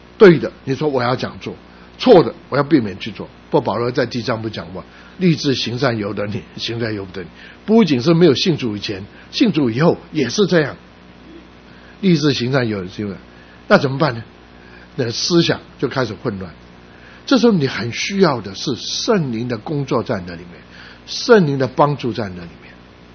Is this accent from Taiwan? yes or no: yes; Taiwan; 我是台湾的也是广东人